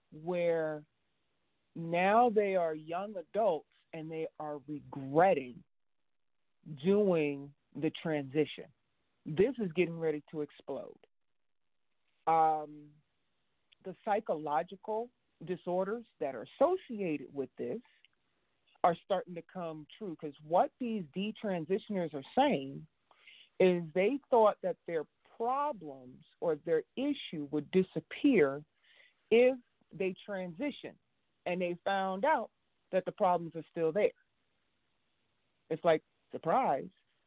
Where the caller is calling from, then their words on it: Texas, United States; I'm calling from Texas.